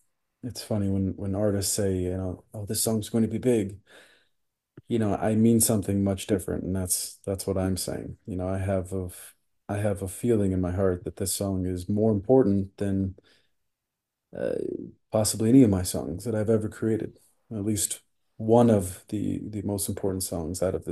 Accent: Washington, United States; also born or lived in Wisconsin; now in Los Angeles, United States; I'm from Washington State originally. It's always, you know, I'm born in Wisconsin, but grew up in Washington.

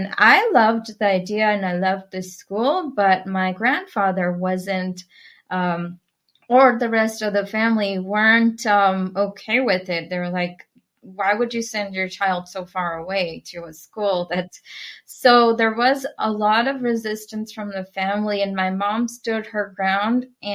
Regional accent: Mumbai, Maharashtra, India; I was born in Mumbai, India. And I grew up in India.

